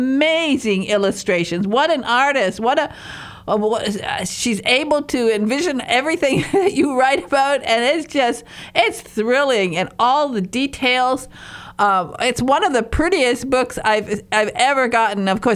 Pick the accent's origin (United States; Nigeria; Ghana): United States; Michigan; As I said, I lived on Lake Superior. I was raised up in the Upper Peninsula of Michigan, and we had our own raft.